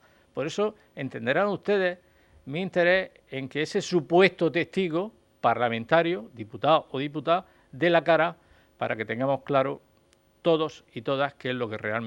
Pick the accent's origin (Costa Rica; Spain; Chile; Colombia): Spain; Totana, Region of Murcia; en mi pueblo se dice, yo soy de Totana